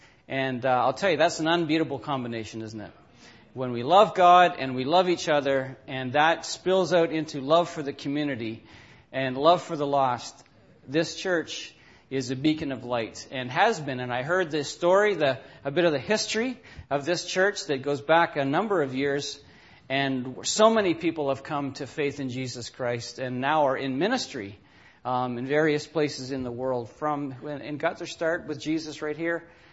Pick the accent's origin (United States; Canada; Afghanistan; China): Canada; Ontario; we are from Ontario. We always lived in Ontario.